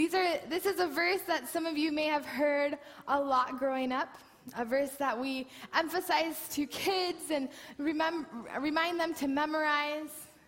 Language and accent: English; Portland, Oregon, United States; Now, I'm from Portland, Oregon, and it is beautiful there, and I love it. My family is all there